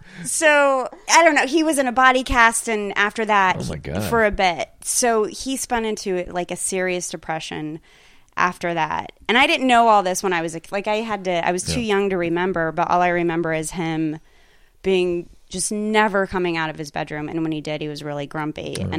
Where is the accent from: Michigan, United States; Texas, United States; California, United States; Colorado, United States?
Colorado, United States; Pueblo; I grew up in Pueblo, Colorado.